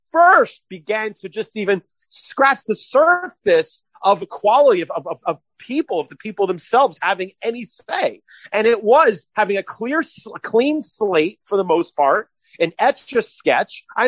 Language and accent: English; Philadelphia, Pennsylvania, United States; Remember, I come from Philadelphia, and when you go through the Philadelphia school system, at least the way it used to be, Philadelphians take the Constitution very seriously.